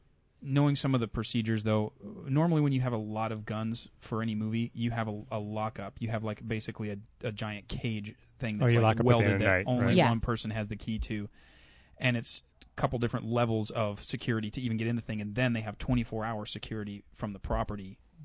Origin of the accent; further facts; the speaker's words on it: Kentucky, United States; especially, I'm from Kentucky, so especially not there